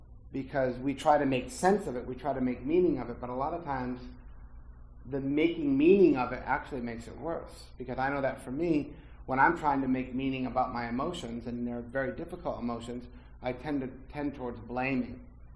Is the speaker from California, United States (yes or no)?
no; Norfolk, Virginia, United States; born there; I know I was born in Norfolk, Virginia.